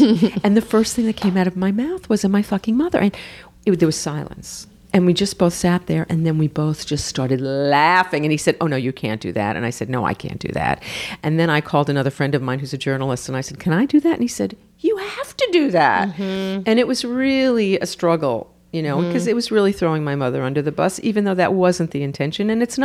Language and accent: English; New York, United States; I'm so New York.